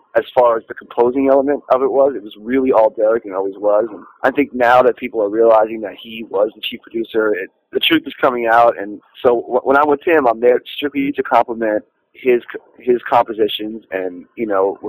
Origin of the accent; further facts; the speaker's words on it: New York, United States; we're not from Denver, we're not from California, we're from New York, and this is the sound we grew up